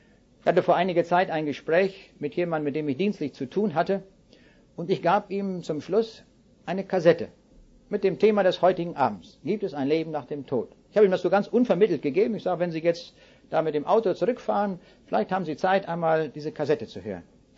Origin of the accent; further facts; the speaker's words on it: North Rhine-Westphalia, Germany; Stellen wir uns vor, bei uns im Siegerland, da oben in Westfalen, da gibt es eine riesige Talbrücke